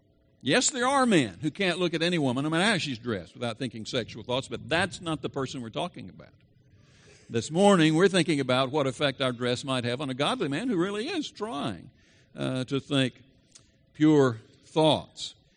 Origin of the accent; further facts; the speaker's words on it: the South, United States; I'm a Southerner.